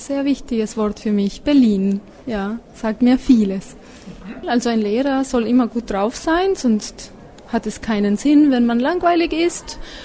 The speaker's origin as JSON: {"language": "German", "country": "Argentina", "said": "ich komme aus Argentinien. Ich unterrichte in einer Passschule und in einer Sprachenschule auch. Also ich habe deutsche Vorfahren"}